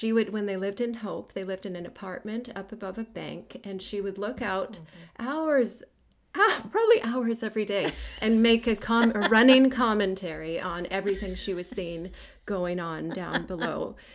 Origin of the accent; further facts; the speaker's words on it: Canada; now in Seattle, United States; I'm a Canadian girl living, or should I say trapped, in Seattle.